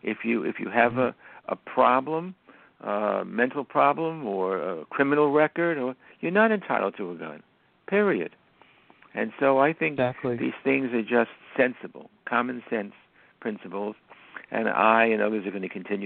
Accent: New York, United States; You know, growing up in New York, as I did, and living in New York, it's a whole different world out there from the rest of the country.

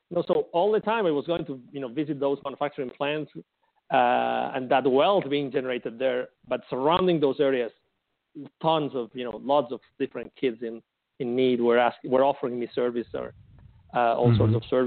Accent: Barcelona, Catalonia, Spain; English is a second language; moved away as an adult; also born or lived in Mexico City; So although I am originally from Barcelona, as you said in the introduction, I was already in 2001. I moved from Europe to the Americas, actually to Latin America. So I was in Mexico City.

